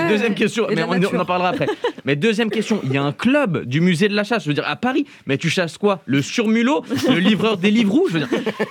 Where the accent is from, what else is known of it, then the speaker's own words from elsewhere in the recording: Switzerland; now in France; je suis un Suisse qui bosse en France.